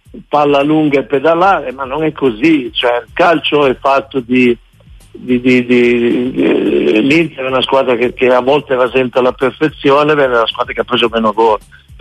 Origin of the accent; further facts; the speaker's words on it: Friuli-Venezia Giulia, Italy; per come l'ho visto giocare io, tu sai che io da friulano seguo anche